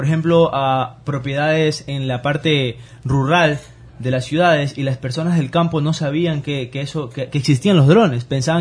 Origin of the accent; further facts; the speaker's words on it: Santo Domingo, Santo Domingo de los Tsáchilas, Ecuador; Por motivo de que los dos somos santodomingueños, nacimos en Santo Domingo, crecimos allá hasta el colegio